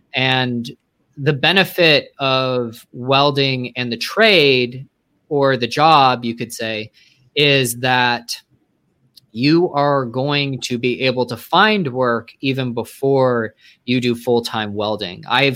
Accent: Montana, United States; I was raised in Montana, and just started there.

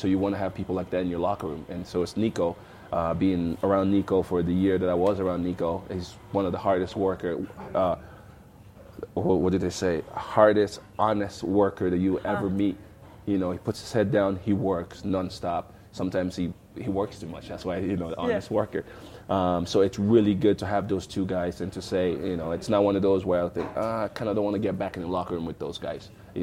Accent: California, United States; also we played in Orange County Blue Stars when we were growing up in California.

